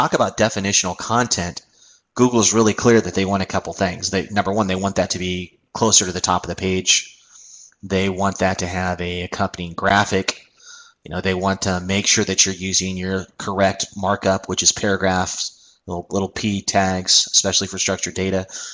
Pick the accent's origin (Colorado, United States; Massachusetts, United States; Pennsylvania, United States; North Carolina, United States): Colorado, United States; from Colorado